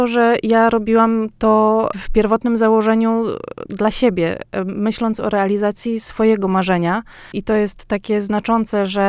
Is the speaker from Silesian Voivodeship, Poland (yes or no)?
no; Iława, Warmian-Masurian Voivodeship, Poland; Ja się nauczyłam pływać jako dziecko w jeziorze. i niestety w Iławie nie było basenu.